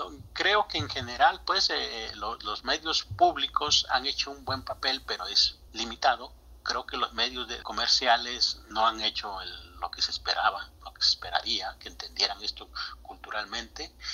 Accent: Juxtlahuaca, Oaxaca, Mexico; hubo en mi tierra misma, en el municipio de Juxtlahuaca

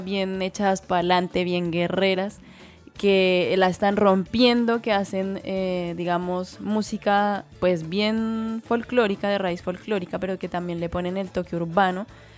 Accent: Bogotá, Bogotá Capital District, Colombia; born there; ahora nos vamos directamente a nuestras, o bueno, a mi ciudad natal, Bogotá

